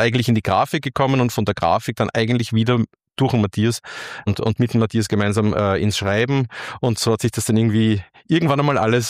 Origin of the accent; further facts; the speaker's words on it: Leoben, Styria, Austria; born there; now in Vienna, Austria; also Wien ist ja nicht meine Geburtsstadt, das ist Leoben in der Steiermark, aber Wien ist meine Wahlheimat mittlerweile geworden